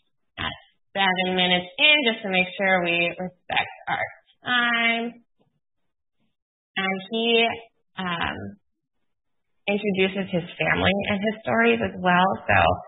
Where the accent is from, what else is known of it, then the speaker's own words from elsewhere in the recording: Connecticut, United States; I am originally from Connecticut, so it was interesting to see about the Native tribes from Connecticut as well.